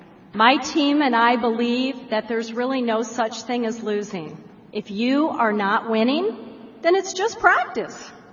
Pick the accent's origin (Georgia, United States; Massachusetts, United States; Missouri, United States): Missouri, United States; St. Louis; I'm from St. Louis, Missouri, and I'm here today with my beautiful family.